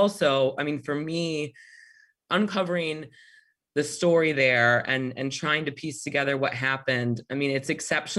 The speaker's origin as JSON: {"language": "English", "region": "Michigan", "country": "United States", "tie": "born or raised there", "said": "States like Illinois, states like my home state of Michigan, experienced frequent rebellion in both major cities, but in smaller communities as well."}